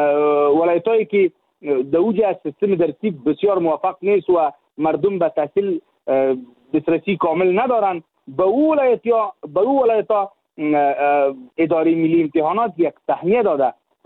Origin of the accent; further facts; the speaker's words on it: Jalalabad, Nangarhar, Afghanistan; من خودم در از جلال آباد هستم، در جلال آباد کار میکنم،